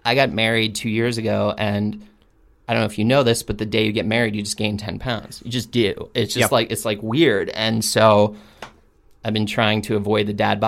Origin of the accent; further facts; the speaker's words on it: New York, United States; now in Los Angeles, United States; I never really met many Mexican people because I'm from New York until I got here.